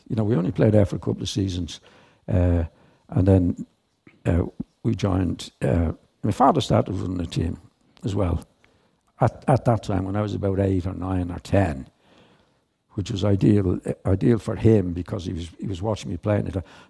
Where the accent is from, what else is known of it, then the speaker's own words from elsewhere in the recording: Dublin, Leinster, Ireland; I was born and raised in Ormond Square, which is just off the quays. Most people here would know where that was.